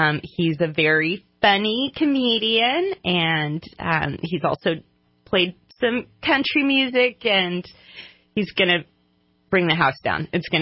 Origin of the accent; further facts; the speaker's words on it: Houston, Texas, United States; I'm from Houston, very flat, but I've always loved the arts